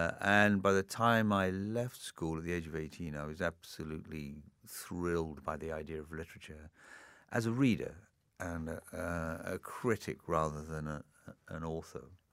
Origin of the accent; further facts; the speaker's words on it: Tripoli, Tripoli District, Libya; also born or lived in Singapore; I grew up partially in Singapore between the ages of 3 and 6, and then for the next 6 years in North Africa, in Libya, in Tripoli.